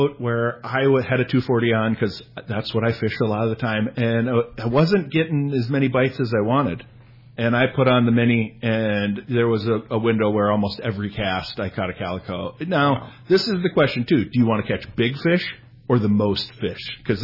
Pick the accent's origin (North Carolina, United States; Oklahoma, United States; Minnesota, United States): Minnesota, United States; where I grew up in Minnesota, hot pink and chartreuse are a dominant color.